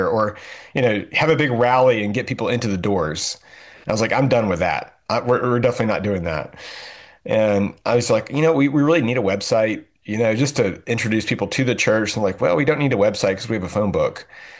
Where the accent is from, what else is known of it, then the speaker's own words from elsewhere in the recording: Signal Mountain, Tennessee, United States; also born or lived in Atlanta; So I grew up on Signal Mountain in Tennessee, and I moved away for 12 years. And then I was serving at a church in Atlanta in 2008, 2011, 12, early 12.